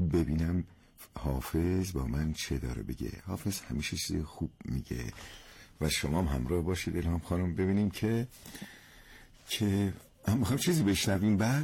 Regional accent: Khorasan, Iran; برای من افتخاره که اهل خراسانم.

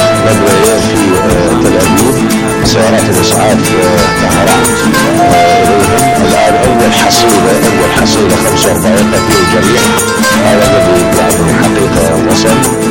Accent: Iraq; عندنا في العراق

